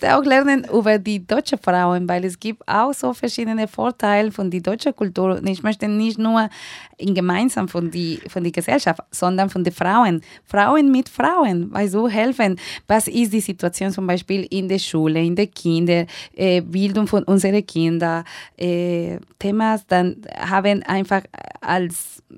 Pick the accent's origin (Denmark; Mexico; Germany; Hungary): Mexico; first language Spanish; German is a second language; Natürlich, ich komme aus Mexiko und ich habe natürlich eine naturelle Beziehung mit den Leuten, die dann Spanisch sprechen.